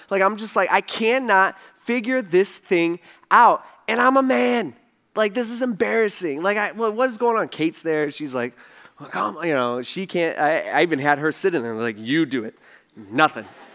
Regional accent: United States; Okay, I'm a man, all right, and I'm an American.

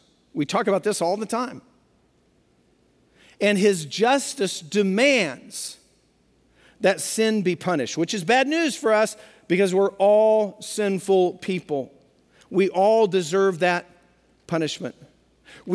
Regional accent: Pueblo, Colorado, United States; Pueblo, Colorado, home of the heroes. 4 Medal of Honor winners from one town. Nowhere else in America. My hometown.

